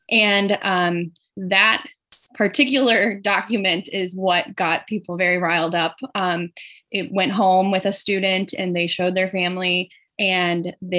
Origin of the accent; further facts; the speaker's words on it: Burlington, Wisconsin, United States; also born or lived in Chicago; So I actually had just started teaching in Burlington, Wisconsin, my hometown. We had moved back from Chicago.